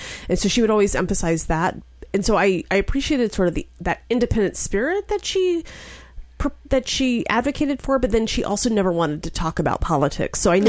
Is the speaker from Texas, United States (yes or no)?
yes; Texas, United States; I'm on election night, I was ready to break up with my home state.